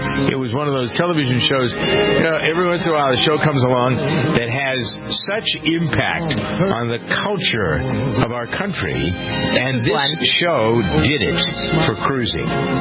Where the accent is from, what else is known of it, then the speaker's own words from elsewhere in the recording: Framingham, Massachusetts, United States; They're in TED 2, which is being filmed in Framingham. My hometown.